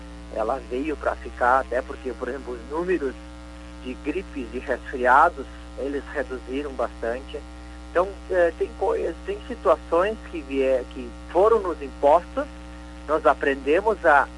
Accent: Rio Grande do Sul, Brazil; Porque nós somos gaúchos, a gente gosta de confraternizar, a gente gosta de dançar

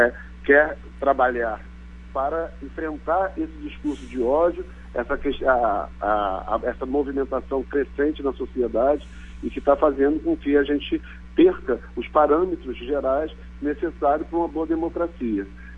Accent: Rio de Janeiro, Brazil; born there; Eu nasci no Complexo do Alemão

